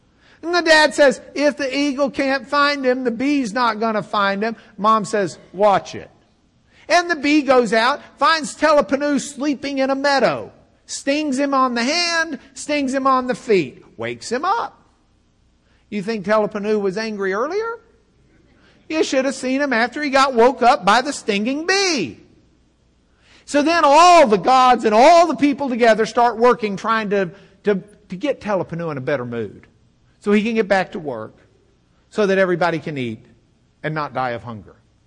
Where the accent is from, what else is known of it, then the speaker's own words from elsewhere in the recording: Lubbock, Texas, United States; first language English; I'm going to speak to you in English, right? That's my native tongue. Specifically, God's English, which is the kind we learned in Lubbock.